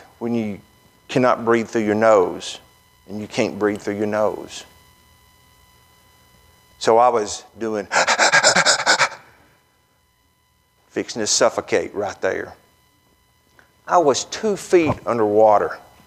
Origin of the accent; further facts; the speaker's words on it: Tennessee, United States; And I'm thinking, boy, I'm from Tennessee. I've heard those stories.